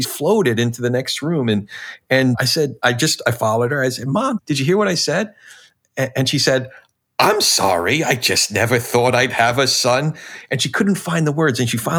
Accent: New Jersey, United States; I'm a kid from Jersey, so sometimes the sharp elbows come out.

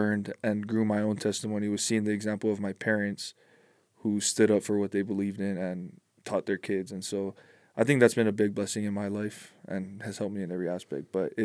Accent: Hawaii, United States; When I was growing up in Hawaii, I was on Maui, but there wasn't a lot of members on the island.

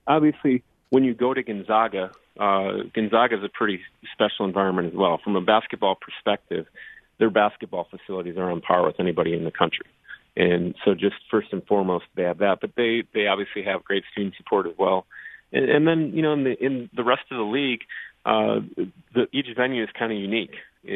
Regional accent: Wisconsin, United States; As far as college, obviously, growing up in Wisconsin, I do still kind of follow the University of Wisconsin.

